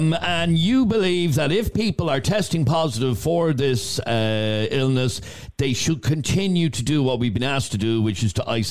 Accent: Ireland; Irish say, you'll be grand, and by this time next week you'll be over it.

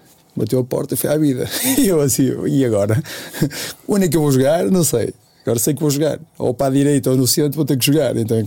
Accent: Valadares, Porto, Portugal; É um Brasil que está do outro lado, não é Valadares, que é a minha terra natal

